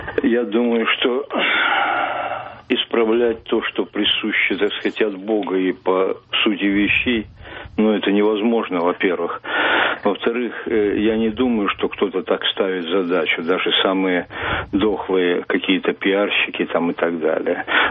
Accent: Moscow, Russia; Я из Москвы.

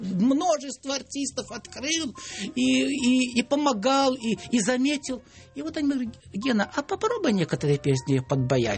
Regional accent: Bryansk Oblast, Russia; первый раз я приехал из Брянской деревни в ТМИ, эстрадная мастерская

